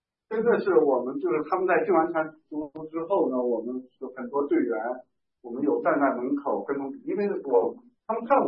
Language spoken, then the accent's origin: Chinese; Hong Kong; 我们是从香港来，我们是短宣队